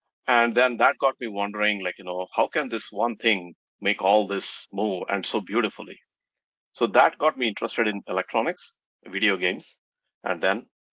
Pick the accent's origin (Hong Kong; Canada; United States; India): India; So I grew up in India, for those who might not know.